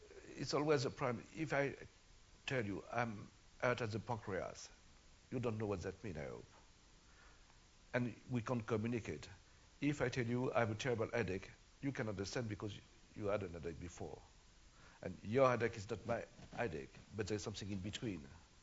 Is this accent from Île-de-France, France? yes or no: yes; Paris, Île-de-France, France; born there; English is a second language; I was born in Paris, and I don't know Central Europe.